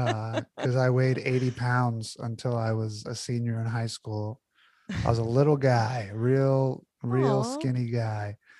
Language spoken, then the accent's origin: English; Astoria, New York, United States; I am. Queens, New York. Astoria, to be exact.